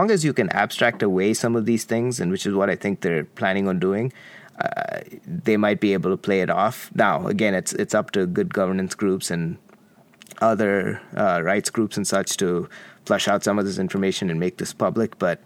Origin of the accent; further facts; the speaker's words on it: Qatar; I grew up in Qatar. My dad worked in Qatar for 37 years. It was an interesting little country.